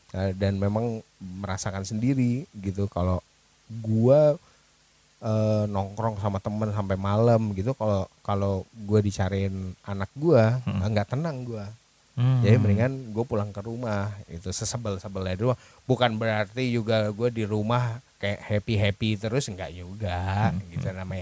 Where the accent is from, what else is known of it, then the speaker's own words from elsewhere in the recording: Tangerang, Banten, Indonesia; Ya memang gue berdarah Jogja tapi gue udah besar di Tangerang.